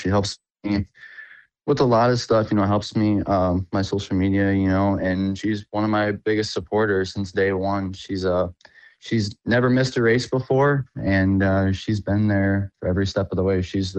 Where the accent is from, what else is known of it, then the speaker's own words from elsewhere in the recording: Temperance, Michigan, United States; Yeah, so I'm originally from Michigan, Temperance, Michigan, to be more specific. But I grew up and, you know, lived in Michigan